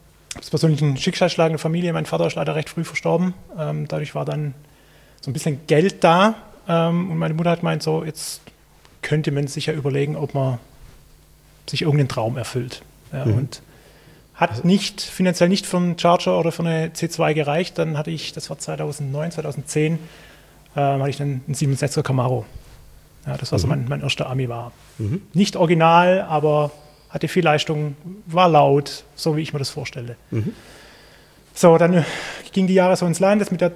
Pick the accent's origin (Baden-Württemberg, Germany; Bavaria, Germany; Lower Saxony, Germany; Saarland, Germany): Baden-Württemberg, Germany; Ich meine, ich komme aus der Stuttgarter Gegend.